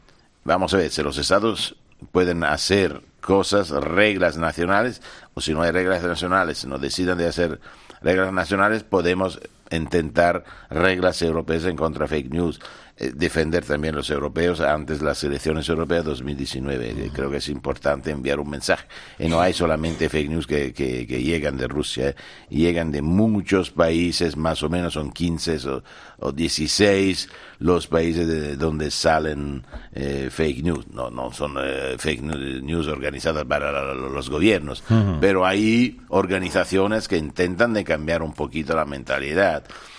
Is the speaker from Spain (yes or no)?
no; Italy; Spanish is a second language; Yo soy italiano, a los italianos les gusta mucho España